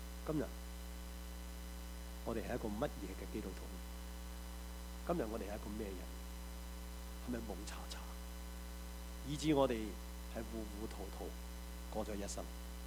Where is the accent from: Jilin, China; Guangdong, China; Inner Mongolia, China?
Guangdong, China; Taishan; 我們台山人說阿羅啊